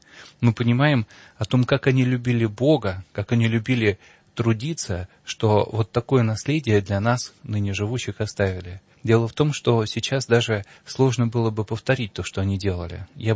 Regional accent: Saint Petersburg, Russia; born there; Но я родился в Петербурге, Петрограде, Ленинграде, может быть, еще в Питере.

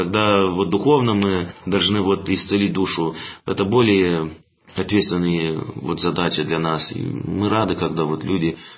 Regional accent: Moldova; Russian is a second language; несмотря на то, что я молдаванин, но, может, трудно акцент вот по-русскому.

